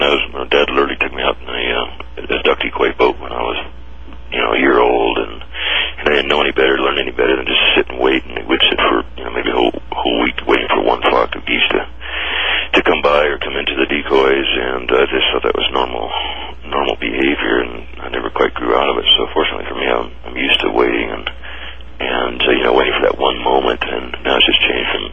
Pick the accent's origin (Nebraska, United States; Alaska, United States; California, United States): Nebraska, United States; Grand Island; also born or lived in Ogallala; Yeah, I grew up in Grand Island and Ogallala, Nebraska, when I was my first 20 years or so of my life, I guess, born in Grand Island, and grew up on the Platte River